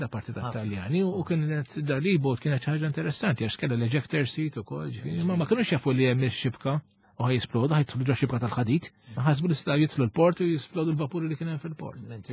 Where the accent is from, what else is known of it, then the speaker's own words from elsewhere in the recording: Cospicua, South Eastern Region, Malta; u l-Bormliż huma nies ta' ċerta patriotiżmu wkoll jiena nanti minn Bormla ġifieri.